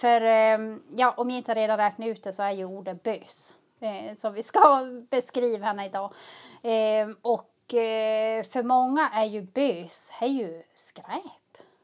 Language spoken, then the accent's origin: Swedish; Arjeplog, Norrbotten County, Sweden; folk ibland hör att man är från Arjeplog